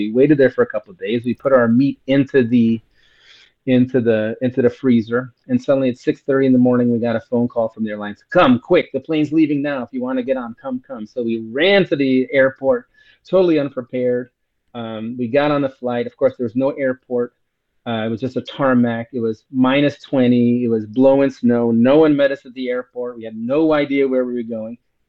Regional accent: New York, United States; So as a New Yorker, I went to Whole Foods and bought up all this great, you know, frozen organic meat and shipped it all the way to, you know, with me to Alaska.

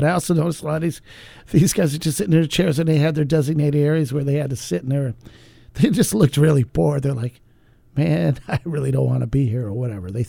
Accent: Racine, Wisconsin, United States; and then I'd head down to my hometown of Racine

